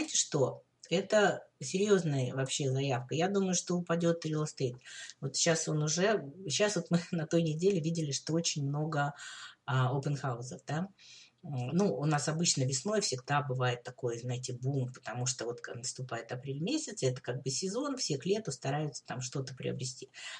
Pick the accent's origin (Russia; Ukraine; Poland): Ukraine; Kyiv; Вот мои воспоминания детства, там были сугробы снега, машин практически не было